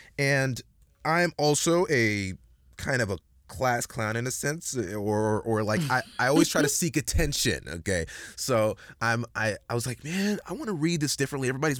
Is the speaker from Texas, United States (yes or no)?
yes; Dallas, Texas, United States; No, I'm from Dallas, Texas. That's kind of where I'm from.